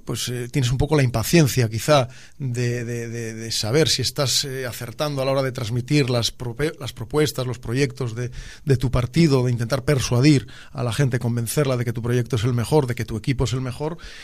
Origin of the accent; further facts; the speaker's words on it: Laredo, Cantabria, Spain; also born or lived in Santander; en Laredo no había, cuando aquello, ni hospital ni maternidad. Entonces, bueno, pues nací en Santander y estuve pues los dos días que tiene que estar la madre en el hospital. Pero sí, en Laredo, soy abogado, tengo 42 años y tengo despacho propio abierto en Laredo.